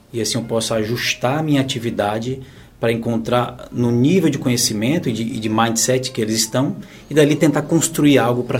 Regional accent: Fortaleza, Ceará, Brazil; moved away; eu cresci em Fortaleza, no Ceará, lá no Brasil, num bairro periférico, num bairro muito simples, para não dizer pobre

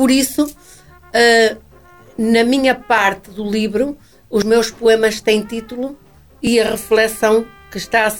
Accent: Portugal; Mas Portugal não, Portugal é grande, nós somos grandes.

